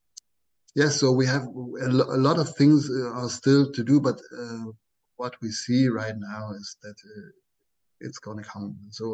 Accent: Leipzig, Saxony, Germany; I'm in contact with a lot of scientists here in my hometown in Leipzig, in other cities and towns as well in Germany.

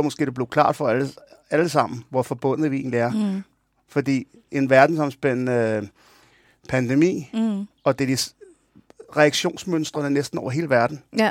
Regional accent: Syria; now in Denmark; som jeg har fået fortalt som barn i Syrien for eksempel.

